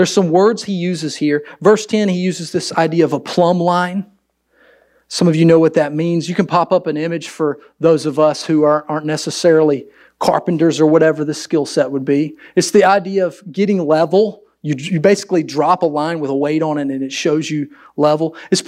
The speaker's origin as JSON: {"language": "English", "town": "Wilson", "region": "North Carolina", "country": "United States", "tie": "born or raised there", "said": "\"Hey, I grew up in Wilson,\" nobody knows what that is. I have to tell them I'm an hour east of Raleigh."}